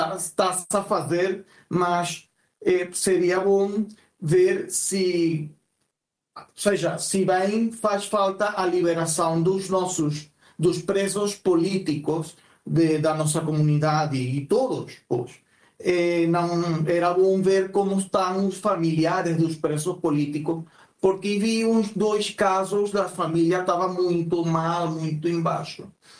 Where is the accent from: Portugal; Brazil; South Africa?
Portugal; now in Venezuela; Nós estamos cá, nós também somos portugueses.